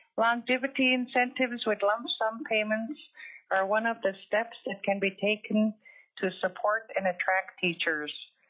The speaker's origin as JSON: {"language": "English", "town": "Russian Mission", "region": "Alaska", "country": "United States", "tie": "born or raised there", "said": "I was born and raised in Russian Mission."}